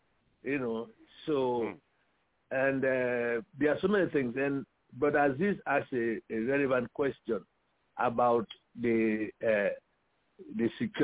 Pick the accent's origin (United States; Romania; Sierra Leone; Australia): Sierra Leone; I'm originally from Sierra Leone.